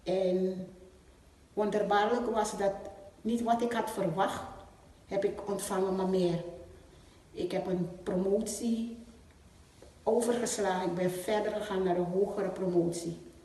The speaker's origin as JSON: {"language": "Dutch", "country": "Suriname", "said": "Ik kom uit Suriname."}